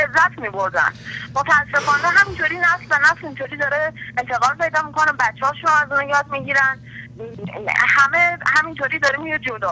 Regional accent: Iran; moved away as an adult; تازه هم یه ساله بودن از ایران اومدم،

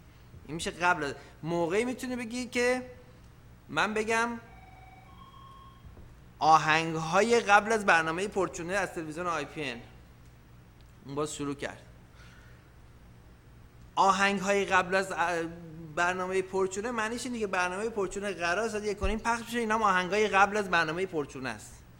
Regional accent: Iran; ما ایرانی هستیم آقا، ما ایرانی هستیم

